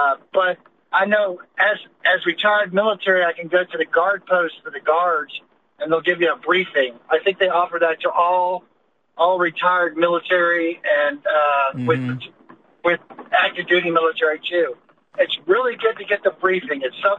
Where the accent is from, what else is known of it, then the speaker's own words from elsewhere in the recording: Virginia, United States; I was born and raised in Virginia.